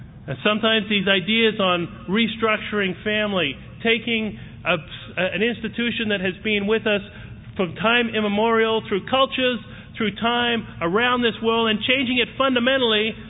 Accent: Australia; moved away; I'm from Australia originally.

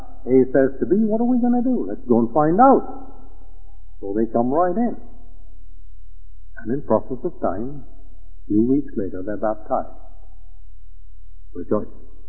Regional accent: India; I grew up in India.

